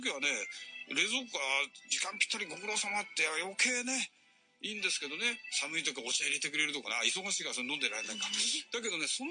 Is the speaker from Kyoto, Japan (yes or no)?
no; Asakusa, Tokyo, Japan; born there; あ、私ね浅草生まれでね、